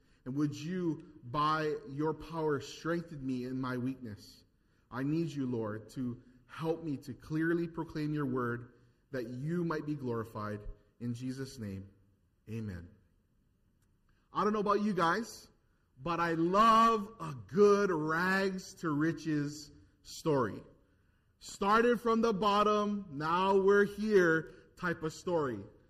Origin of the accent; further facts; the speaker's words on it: Hawaii, United States; I think local people born and raised in Hawaii, whether you're on this island or another, we all face the same adversities